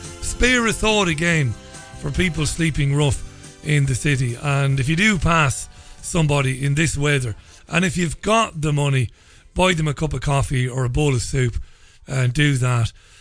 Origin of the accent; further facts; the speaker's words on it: Waterford, Munster, Ireland; cut crystal that Waterford led the world in for many years, my hometown, and it employed many of my family and friends.